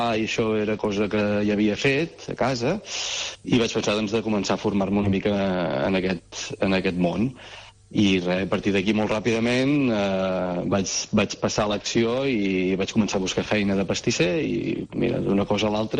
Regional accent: Figueres, Catalonia, Spain; Jo sóc de Figueres i molt, molt sovint anàvem a França a comprar coses

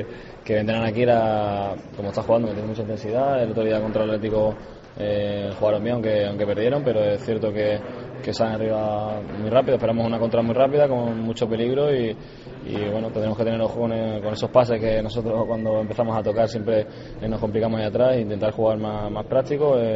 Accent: Málaga, Andalusia, Spain; soy de Málaga

